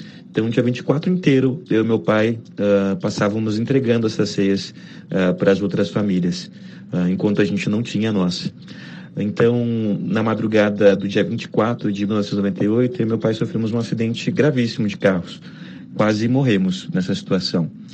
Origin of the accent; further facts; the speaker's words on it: Porto Alegre, Rio Grande do Sul, Brazil; now in São Paulo, Brazil; Eu sou de Porto Alegre, uma cidade no sul do Brasil, no extremo sul do Brasil, e hoje eu moro em São Paulo, a maior cidade do Brasil, que fica na região sudeste.